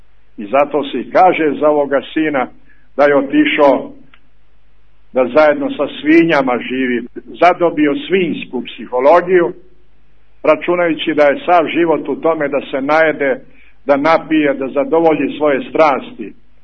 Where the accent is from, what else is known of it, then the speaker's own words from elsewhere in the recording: Montenegro; Evo kod nas u Crnoj Gori još je kap ostao i željezara